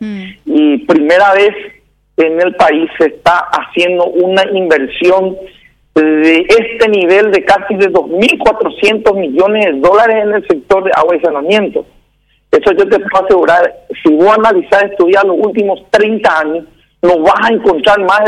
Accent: Caazapá, Paraguay; yo soy justamente de Casapá y resulta ser que mi departamento, de donde yo provengo, es uno de los departamentos más pobres, ¿verdad? Tengo mucha gente por ahí.

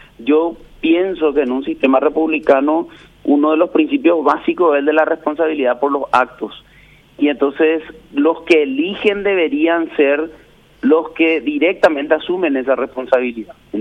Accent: Paraguay

